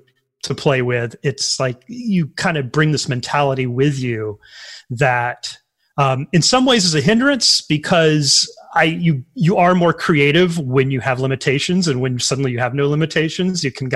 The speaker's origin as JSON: {"language": "English", "town": "Tioga", "region": "Louisiana", "country": "United States", "tie": "born or raised there", "said": "I was in Tioga, Louisiana. Though, wow. We used to say that we were actually in Pineville, Louisiana, because Pineville sounded more upscale than Tioga, Louisiana, which is a running joke to anyone from the area."}